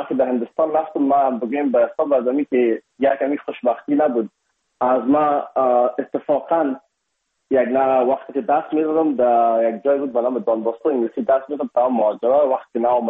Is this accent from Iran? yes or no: no; Afghanistan; شما بلد هستن به زبان هندی بخصوص ما از افغانستان هستیم یکم اک لهجه ما فرق داشت